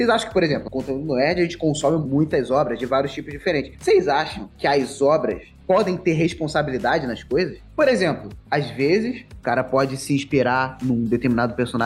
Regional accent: Rio de Janeiro, Brazil; Mano, sério, sou carioca

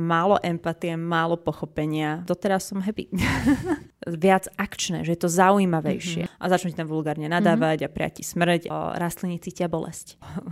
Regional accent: Piešťany, Trnava Region, Slovakia; Prišla som vlakom z Piešťan.

